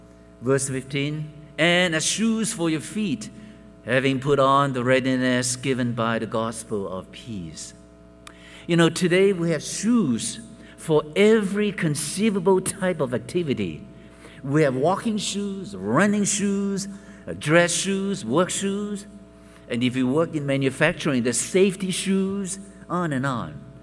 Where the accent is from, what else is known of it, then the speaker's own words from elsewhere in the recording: Hong Kong; it was not like that when I was growing up in Hong Kong.